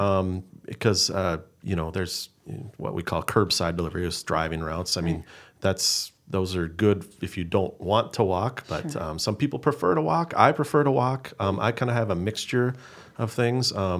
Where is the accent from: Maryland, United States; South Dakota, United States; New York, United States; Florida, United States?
South Dakota, United States; Custer; also born or lived in Vermillion; I'm kind of from all over South Dakota. I grew up on a dairy farm in Vermilion, and then the second part of my childhood, I grew up in Custer and graduated high school from there. It's kind of that's what I consider my hometown.